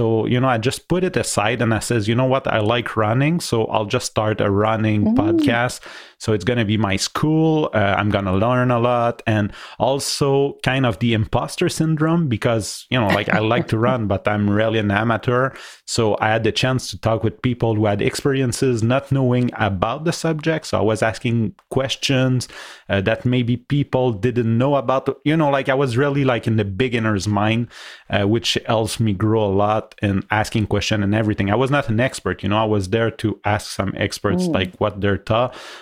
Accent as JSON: {"language": "English", "country": "Canada", "accent": "French-Canadian", "first_language": "French", "second_language": "English", "said": "So for those of you who don't know, I'm not an English speaker natively, so sorry if sometime I might have an accent or looking for my words."}